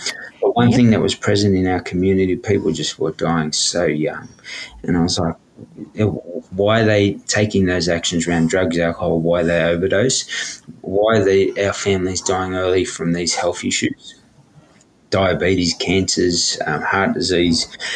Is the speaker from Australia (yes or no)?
yes; Redfern, New South Wales, Australia; growing up in Redfern, we had uncles, aunties disappear just the community disappear.